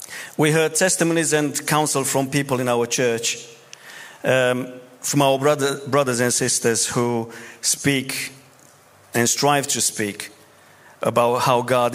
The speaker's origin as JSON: {"language": "English", "country": "Romania", "second_language": "English", "said": "I'm from Romania. I've been here longer than I've been in Romania."}